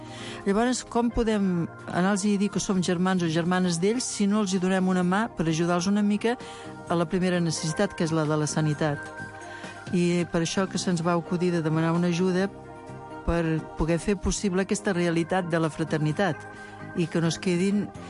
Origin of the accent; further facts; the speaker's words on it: Tarragona, Catalonia, Spain; jo sóc missionera de Tarragona, o sigui, del primer món